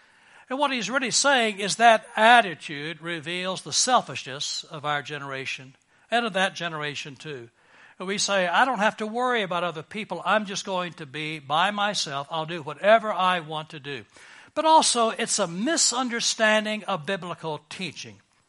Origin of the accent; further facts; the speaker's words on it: Texas, United States; accent: Texas; And you can work through my Texas accent. I speak perfect Texan